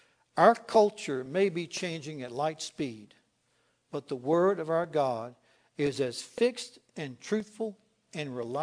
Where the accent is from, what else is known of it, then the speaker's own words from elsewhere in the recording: Lynchburg, Virginia, United States; there's even 4 in my hometown, Lynchburg.